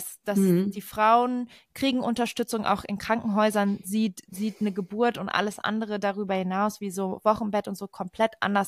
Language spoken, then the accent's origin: German; Saudi Arabia; wir sind in Saudi-Arabien aufgewachsen